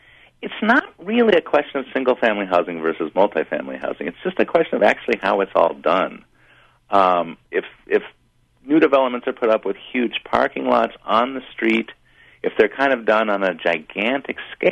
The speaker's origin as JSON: {"language": "English", "town": "Urbana", "region": "Illinois", "country": "United States", "tie": "born or raised there", "said": "You know, I grew up in Urbana, and I walked downtown all the time."}